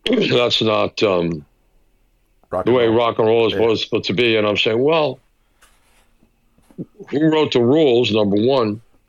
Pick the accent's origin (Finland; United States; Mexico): Mexico; Mexico City; especially being a kid growing up in Mexico.